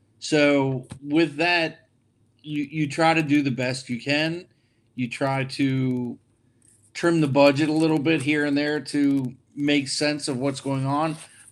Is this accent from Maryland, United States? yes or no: yes; Towson, Maryland, United States; also born or lived in Rhode Island, United States; I was born in Rhode Island, moved to Towson, lived in Towson, became part of the fair through a friend.